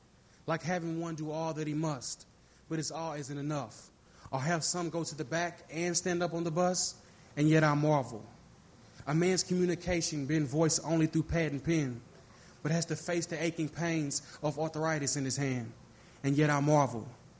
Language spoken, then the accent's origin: English; Louisville, Kentucky, United States; I'm from Louisville, Kentucky. Yeah, Iroquois High School.